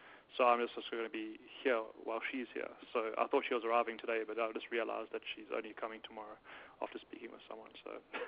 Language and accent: English; South Africa; now in Chicago, United States; I'm in Chicago, but from South Africa.